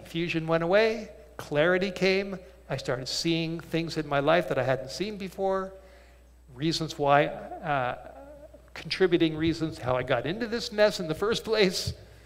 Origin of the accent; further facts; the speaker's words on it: California, United States; I grew up in California, and I used to rummage around up in the Hollywood Hills near my house.